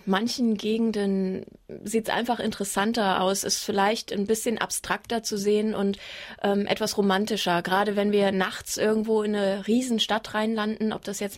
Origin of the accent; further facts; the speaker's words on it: Bremen, Germany; Naja, das ist ja, wo ich herkomme, vom platten Land weg da oben in Bremen.